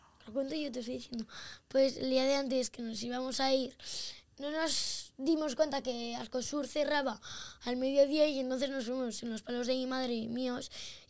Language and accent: Spanish; Aragon, Spain; como voy a mi pueblo que está al lado de Calatayud